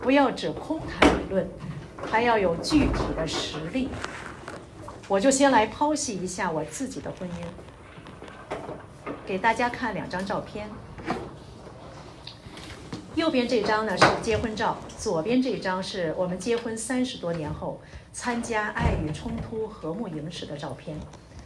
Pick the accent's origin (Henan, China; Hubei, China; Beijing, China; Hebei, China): Beijing, China; 因为我的生长环境呢是在北京军区大院里长大的